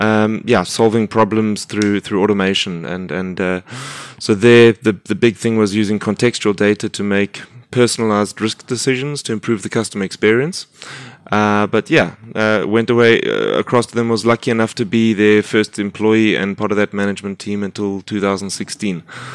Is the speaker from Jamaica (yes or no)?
no; South Africa; So as a South African, obviously got a bit of a passion for the developing world and a lot of the problems there.